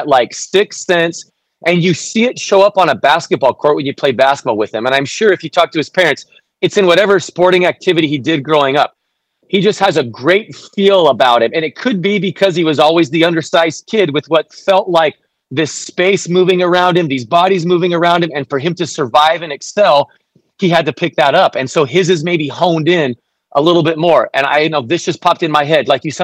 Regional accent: Arizona, United States; I grew up in Arizona. You kind of know what kids are coming out of your home state.

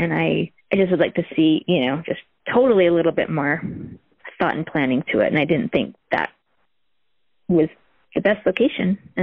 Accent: Sequim, Washington, United States; born there; I was born in Squim. I didn't grow up here. My dad was in the Air Force, but we moved back 27 years ago.

